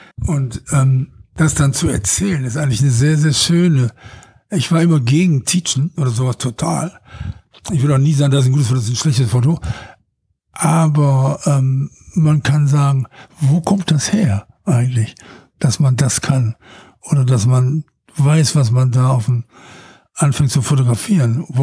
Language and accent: German; North Rhine-Westphalia, Germany; Ja, ich bin aus dem Ruhrgebiet.